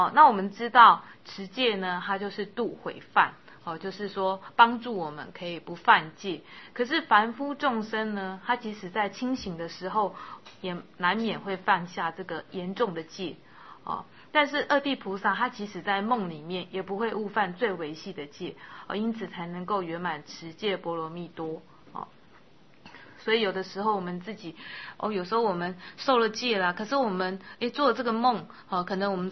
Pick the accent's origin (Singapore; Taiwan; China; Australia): China; 因为我们中国人我们中国人他有一句话叫做士可杀不可辱